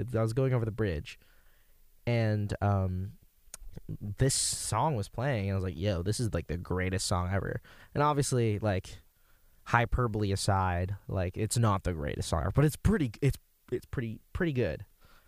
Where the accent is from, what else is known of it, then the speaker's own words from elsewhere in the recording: Virginia, United States; now in Maryland, United States; I'm actually not from Maryland. I'm an out-of-state student. I'm from Northern Virginia, which isn't too far